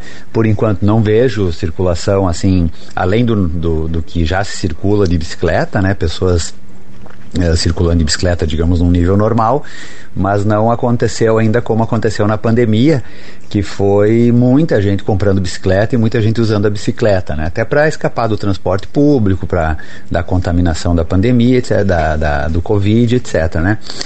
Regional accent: Brazil; mostrando que nós só somos alguém porque somos do Brasil

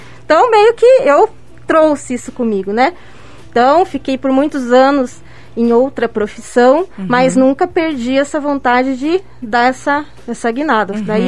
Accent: Santa Catarina, Brazil; Eu também sou de Santa Catarina.

